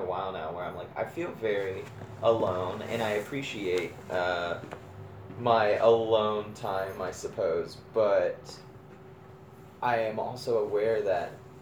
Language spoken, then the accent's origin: English; Texas, United States; I guess I'm looking at a map of Texas right now. That very, very bottom tip is where I'm from.